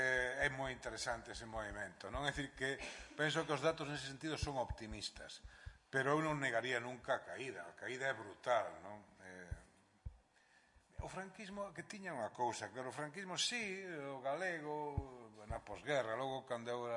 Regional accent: Santiago de Compostela, Galicia, Spain; eu aprendín galego na rúa en Santiago, bueno, en a aldea tamén, pero vamos, en Santiago.

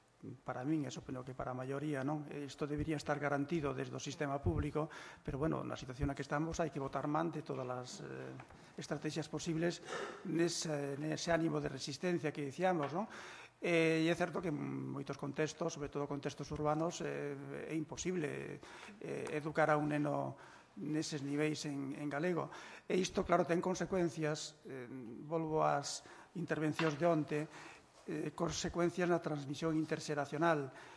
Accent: Galicia, Spain; first language Galician; eu son galego falante

